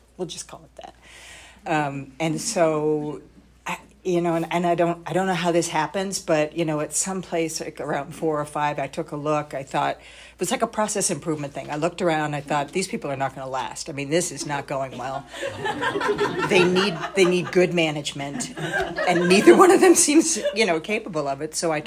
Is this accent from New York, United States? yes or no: yes; New York, United States; I'm an only child, I'm a New Yorker, I'm of Scottish heritage, and I'm an adult child.